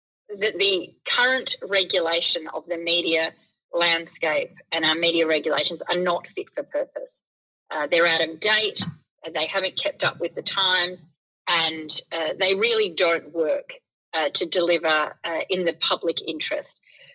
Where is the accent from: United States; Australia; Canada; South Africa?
Australia; South Australia; I recently conducted or commissioned a poll here in my home state in South Australia